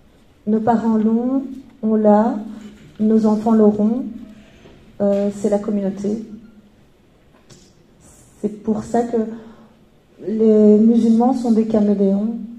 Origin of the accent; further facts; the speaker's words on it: Belgium; moi je suis d'origine marocaine. J'ai vécu dans un quartier populaire ici en Belgique. Je suis née en Belgique.